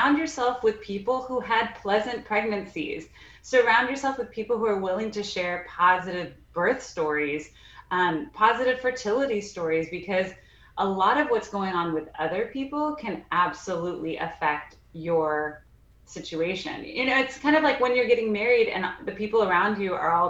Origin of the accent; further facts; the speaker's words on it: Texas, United States; I get Viviana because I'm from Texas.